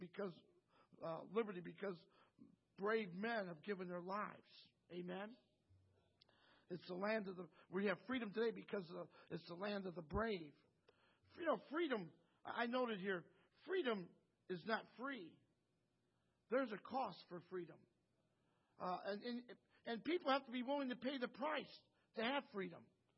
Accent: United States; And it's great to be an American. I love being American.

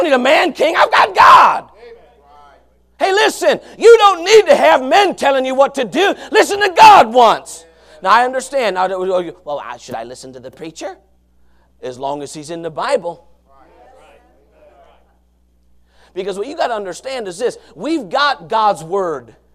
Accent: United States; Hogwash. I'm an American.

